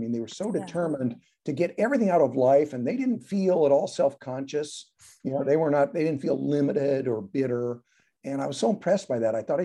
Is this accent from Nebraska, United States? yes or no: yes; Omaha, Nebraska, United States; now in Chicago, United States; That's right. I grew up in Nebraska. Yeah, in Omaha.